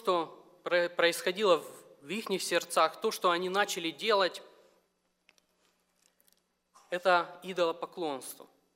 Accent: Moldova; Случилось давно еще в Молдавии, я сам родом из Молдавии

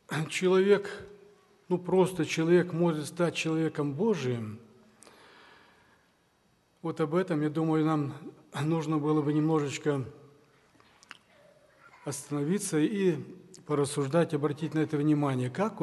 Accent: Brest, Brest Region, Belarus; Я служитель церкви из Белоруссии, из Бреста.

